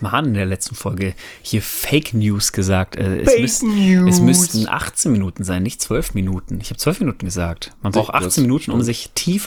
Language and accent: German; North Rhine-Westphalia, Germany; Ich komme ja ursprünglich aus dem Pott